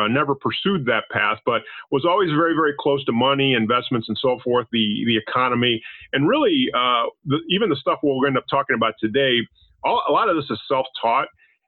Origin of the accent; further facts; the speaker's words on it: Panama; first language Spanish; English is a second language; moved away as an adult; now in United States; English was not actually my first language. My first language is actually Spanish. I'm from Panama, came to the United States as a young man.